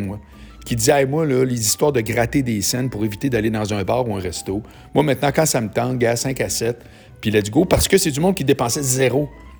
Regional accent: Quebec City, Quebec, Canada; now in Montreal, Canada; D'abord, moi, j'habite Montréal, mais je viens de Québec.

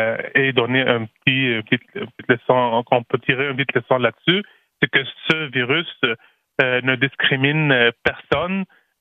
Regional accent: Lebanon; Oui, c'est ça, au Liban.

